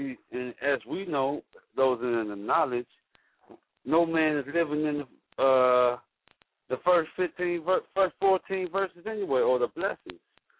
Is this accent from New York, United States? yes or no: no; Chicago, Illinois, United States; But I'm from Chicago where he come on at 12 here